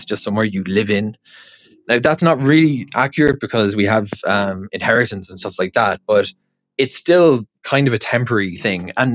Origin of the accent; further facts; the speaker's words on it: Cork, Munster, Ireland; now in Israel; So I grew up in Ireland, in Cork, for those wondering where I'm from originally. And we had a family home, like a detached house that we lived in.